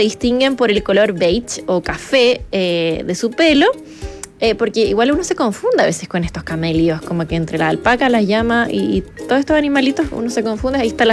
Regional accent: Colombia; Sí, yo soy caribeña.

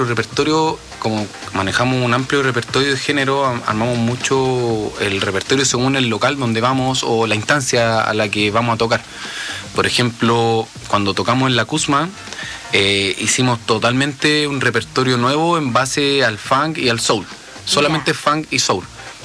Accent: Conchalí, Santiago Metropolitan Region, Chile; Yo vengo de Conchalí, de una comuna, no digamos ultra pobre, pero tampoco digamos ultra rica tampoco, ¿cachai?

